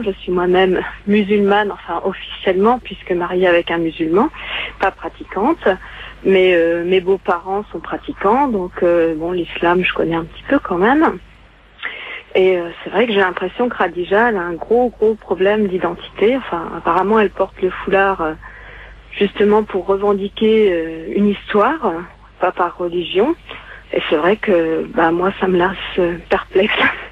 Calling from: Caen, Normandy, France

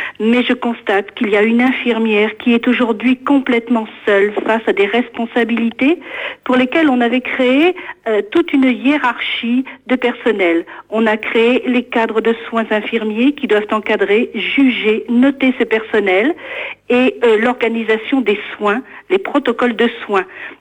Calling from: Pays de la Loire, France; de Annay-en-Ménéan, en Loire-Atlantique. Je suis infirmière à la retraite

